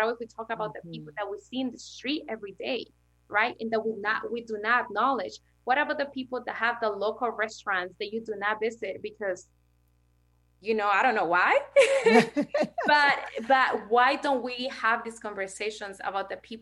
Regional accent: Queens, New York, United States; I came from Queens, and Queens is very diverse, right? And then I came to Bard.

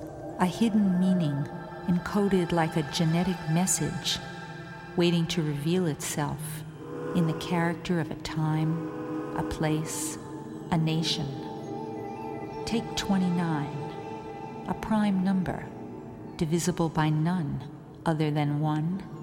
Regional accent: United States; born there; I was born in America in the middle of the 20th century.

